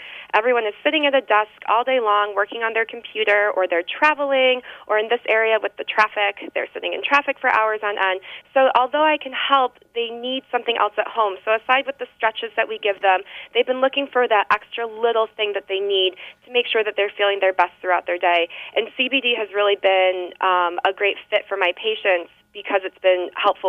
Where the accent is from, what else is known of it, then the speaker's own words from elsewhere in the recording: New York, United States; I'm from Western New York, so I went to New York Chiropractic College, which is located in the Finger Lakes region of New York.